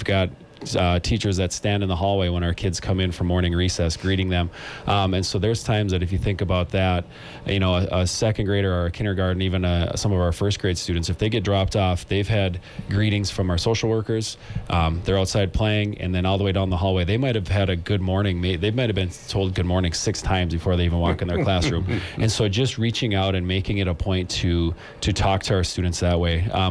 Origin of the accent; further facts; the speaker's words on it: Minnesota, United States; I graduated from Greenway, which is, we'll call it the range. It's a little farther west than the actual Iron Range.